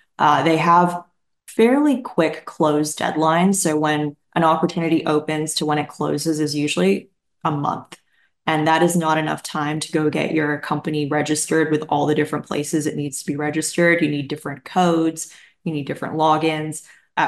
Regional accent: Canada; moved away; But yes, it is a little bit ironic that I came in as a Canadian and had to figure out how to do all of this.

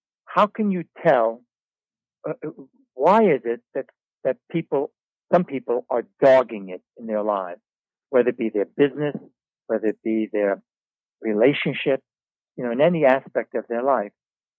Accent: Brooklyn, New York, United States; So guys are taught, at least I was, I grew up in Brooklyn, New York.

